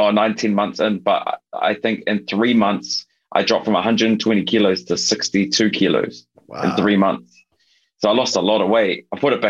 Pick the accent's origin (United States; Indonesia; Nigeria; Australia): Australia; I think it was my Australia times when I grew up in Aussie.